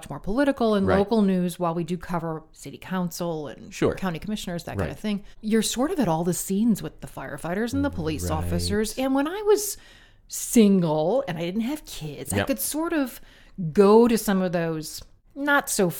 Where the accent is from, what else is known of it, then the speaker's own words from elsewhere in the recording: Detroit, Michigan, United States; And in growing up in Detroit, news people were, they were celebrities.